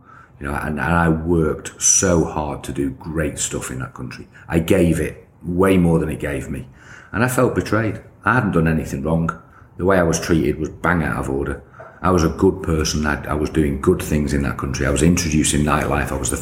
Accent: United Kingdom; I'm just a British kid and we won't have that arrogance.

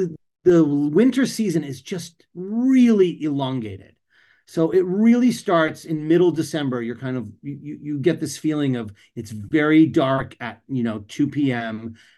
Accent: Portland, Maine, United States; Well, I remember growing up in Maine, the thing that happens is it's a beautiful place. It's a beautiful place to grow up.

